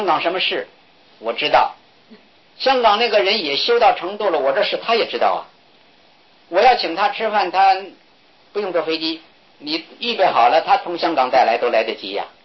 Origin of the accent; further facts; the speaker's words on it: northern China, China; 我们那儿出这个东西，我是北方人嘛，慢得很。